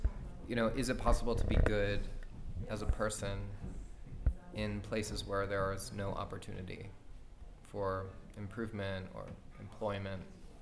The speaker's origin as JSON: {"language": "English", "region": "Virginia", "country": "United States", "said": "I mean, I'm from a place that's not New York. I'm from Virginia"}